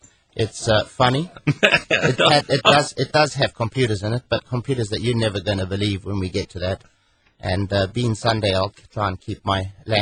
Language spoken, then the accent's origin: English; Bromley, London, United Kingdom; born there; He was born in Cambridge, England, and I was born in Bromley, Kent.